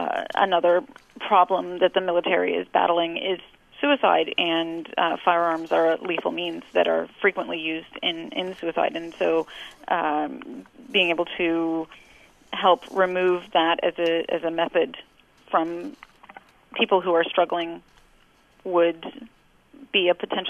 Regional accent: United States; And as an American, I do believe that we do have a constitutional right to own firearms

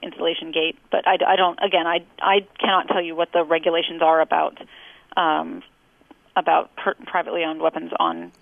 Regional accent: United States; And as an American, I do believe that we do have a constitutional right to own firearms

